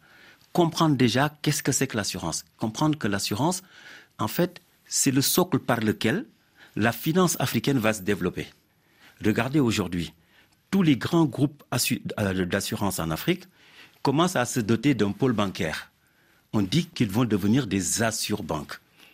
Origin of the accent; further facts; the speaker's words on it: France; also born or lived in Senegal; mon avis, moi, personnel, en tant que Français et Sénégalais